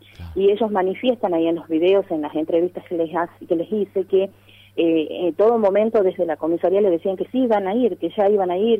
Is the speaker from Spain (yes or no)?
no; Apolinario Saravia, Salta, Argentina; yo soy de Apolinario Sarabia